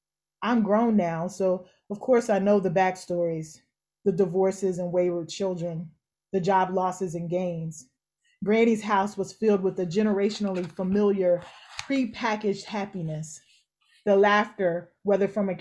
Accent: Louisville, Kentucky, United States; I from the age of 11 on, I grew up in the Black Baptist Church in Louisville, Kentucky, right?

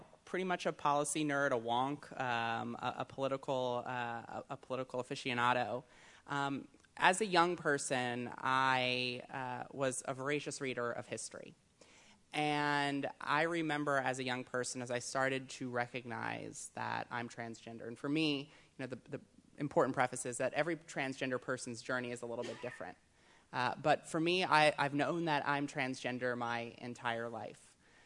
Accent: Delaware, United States; I actually just drove straight up from Dover, Delaware, the state capital of my home state of Delaware

